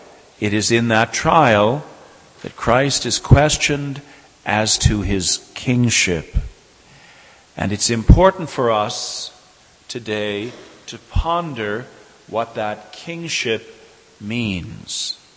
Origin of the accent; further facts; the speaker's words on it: United States; and I'm American, so I'm sure it also surprised you.